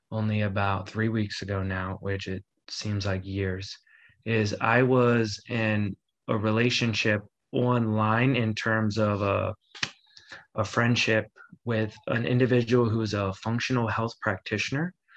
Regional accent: Maryland, United States; I'm originally born and raised in Maryland in a place called Prince George's County. It's about 15 minutes, 20 minutes from the capital. So I'm on the southeast side of DC, right inside the Beltway.

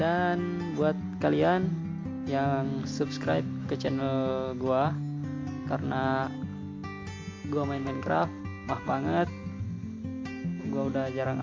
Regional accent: Dolo Barat, Central Sulawesi, Indonesia; Asal gue berasal dari Kota Palu, tepatnya di Kabupaten Sigi, Kecamatan Dolo Barat.

